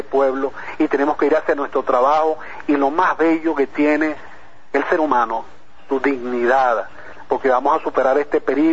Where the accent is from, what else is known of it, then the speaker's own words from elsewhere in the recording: Venezuela; para entonces comprometernos como venezolanos de corazón